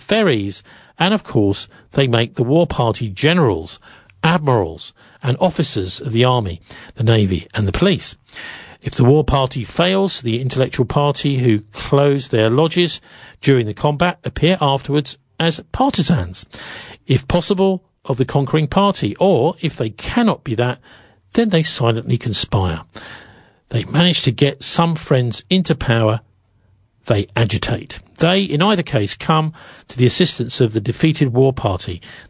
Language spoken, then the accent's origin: English; Bristol, South West England, United Kingdom; You know, I'm from St. Paul's. A lot of our stories come from St. Paul's.